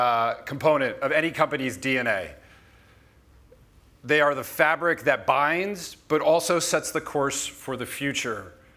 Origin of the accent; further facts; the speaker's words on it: United States; moved away as an adult; now in United Kingdom; From my accent, you can tell I'm probably not from the UK. I'm American. I've been living over here for 8 years with my wife, two kids.